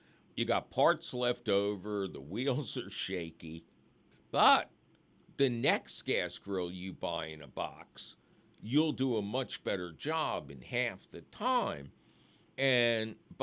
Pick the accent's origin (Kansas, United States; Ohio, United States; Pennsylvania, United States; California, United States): Pennsylvania, United States; Philadelphia; which was located back in my hometown of Philadelphia.